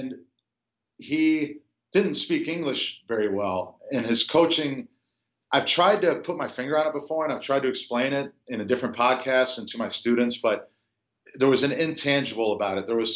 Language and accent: English; Florida, United States; also born or lived in Chicago; So it started, grew up in Florida. I was born in Chicago, but I grew up in Florida.